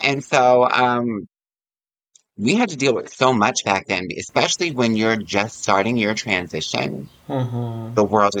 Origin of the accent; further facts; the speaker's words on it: Yonkers, New York, United States; I'm from Yonkers, so I would come into the city